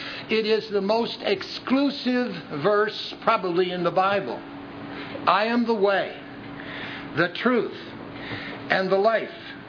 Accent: Wilmette, Illinois, United States; I was raised in Wilmette

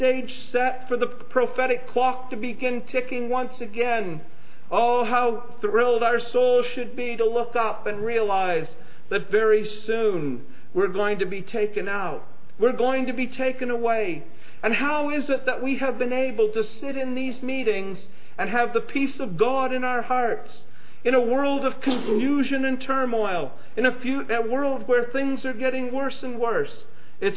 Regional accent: Canada; now in United States; My citizenship is Canadian.

